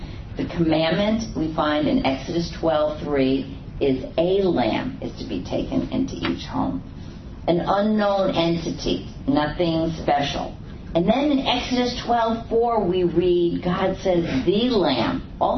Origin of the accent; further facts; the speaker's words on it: The Bronx, New York, United States; I'm from the Bronx. But I will tell you that we had chickens in our apartment on the fourth floor.